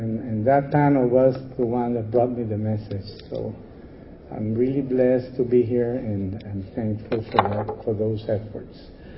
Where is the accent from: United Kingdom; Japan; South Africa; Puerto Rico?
Puerto Rico; San Juan; And I'm some from San Juan, Puerto Rico.